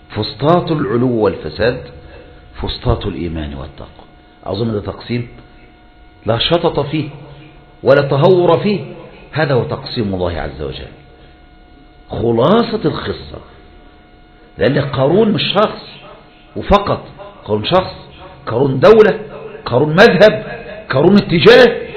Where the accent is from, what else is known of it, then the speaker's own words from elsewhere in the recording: Egypt; مستوى معيشة الفرد عندنا في مصر لا تضارع هذا